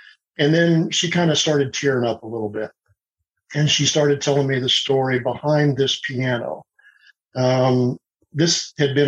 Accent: Oklahoma, United States; Well, grew up in Oklahoma, born and raised in Oklahoma, and I've been a pilot since 1978, and I flew for the Oklahoma Highway Patrol.

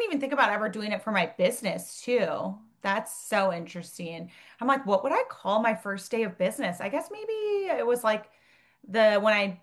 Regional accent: Minnesota, United States; now in Chicago, United States; But Chicago, I'm also from Minnesota though.

